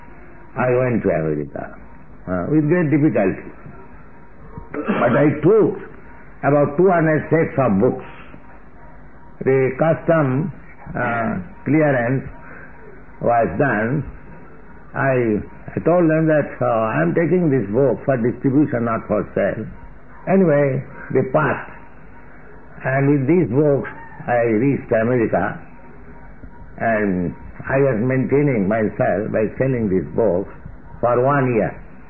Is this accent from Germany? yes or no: no; India; English is a second language; now in United States; So I told, yes, I'm coming from India.